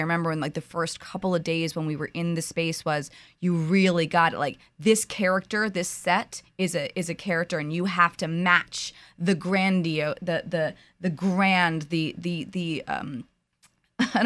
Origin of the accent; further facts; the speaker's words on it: Wallingford, Pennsylvania, United States; I grew up outside of Philadelphia in Wallingford, Pennsylvania, and I am the youngest of 9 children.